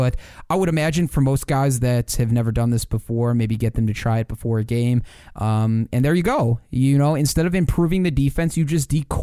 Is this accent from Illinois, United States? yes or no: yes; Chicago, Illinois, United States; I think we can all sympathize here as a Chicagoan